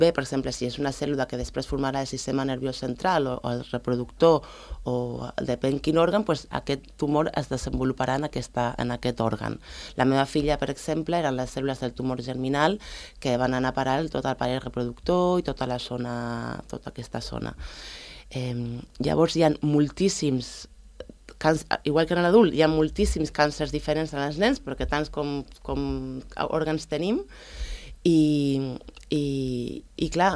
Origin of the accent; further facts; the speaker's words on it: Valldoreix, Catalonia, Spain; Sí, nosaltres som de Valldoreix. L'associació es va fundar a Barcelona, perquè els nostres amics són de Barcelona i l'Anna anava a l'Hospital Sant Joan de Déu, però som d'aquí, diguem-ne, som de Valldoreix.